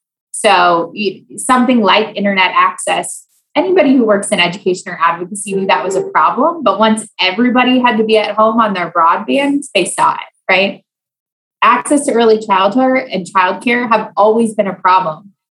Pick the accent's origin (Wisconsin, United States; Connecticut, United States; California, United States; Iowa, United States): Iowa, United States; born or raised there